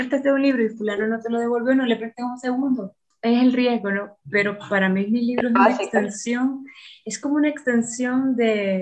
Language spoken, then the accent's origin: Spanish; Nicaragua; now in ?; cuando me mudé de Nicaragua, al lugar donde estoy ahora, yo viajé, muchacha, no es exageración, con una maleta grande de libros